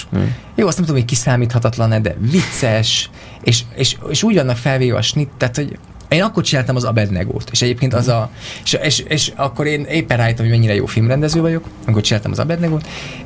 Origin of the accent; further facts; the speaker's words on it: Miskolc, Borsod-Abaúj-Zemplén, Hungary; oké, én Miskolcról jöttem, és akkor mindig ez plusz 3 évet számít, csak az, hogy Miskolcon voltam